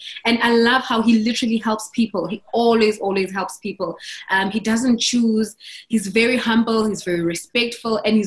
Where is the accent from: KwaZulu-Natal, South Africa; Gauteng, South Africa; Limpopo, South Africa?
KwaZulu-Natal, South Africa; Durban; I grew up in Durban, from a big family. I grew up with, there were 6 of us in the household.